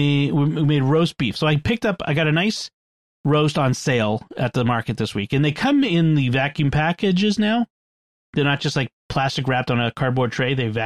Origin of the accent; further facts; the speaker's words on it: Boston, Massachusetts, United States; because I'm from Boston. I'm a New Englander, you know, you just deal with it.